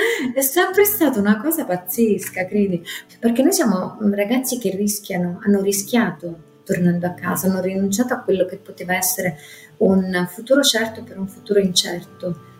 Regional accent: Gragnano, Campania, Italy; Noi che siamo di Gragnano abbiamo prima realizzato i nostri progetti

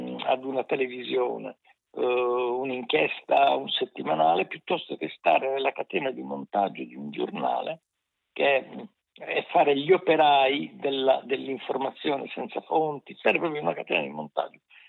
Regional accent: Caltanissetta, Sicily, Italy; io sono di Caltanissetta

